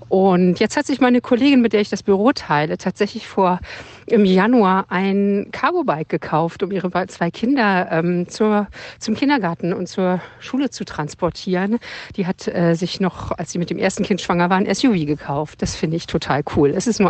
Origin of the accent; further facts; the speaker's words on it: Berlin, Germany; Ich bin in Berlin groß geworden